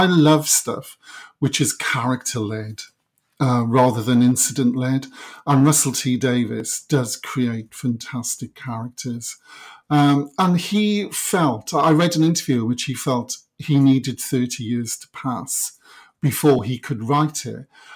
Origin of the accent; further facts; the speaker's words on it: Bargoed, Wales, United Kingdom; I'm from the Valleys. I'm from a small town called Bargoed, which is about 17 miles from Cardiff. But could really be much further because it's, you know, it was a very quiet, kind of enclosed valleys town, a former mining town.